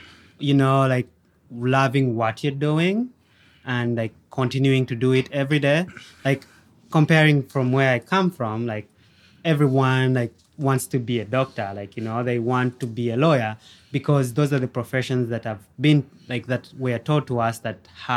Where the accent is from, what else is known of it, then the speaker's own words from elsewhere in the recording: Uganda; In Uganda, you know, as the British system, we always only go, only like if you go through high school, you take science, arts, and that's your path forever and you can't really change.